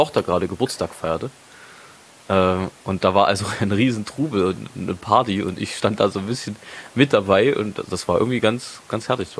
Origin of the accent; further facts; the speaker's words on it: Leipzig, Saxony, Germany; ich so als Leipziger